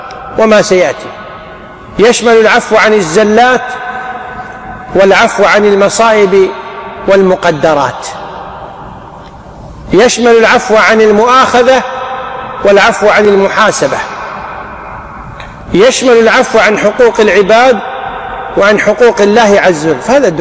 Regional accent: Kuwait; بعض المدارس عندنا في الكويت ما فيها مسجد

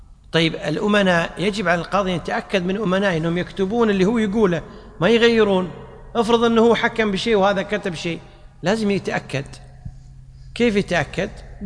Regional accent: Kuwait; عندنا في الكويت مؤسسة اسمها مؤسسة، حتى في مصر.

